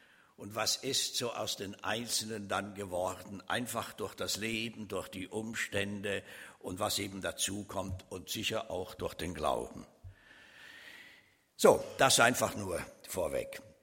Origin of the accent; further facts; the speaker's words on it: Switzerland; Also ich bin ja Schweizer und wir hatten eine Klassenzusammenkunft.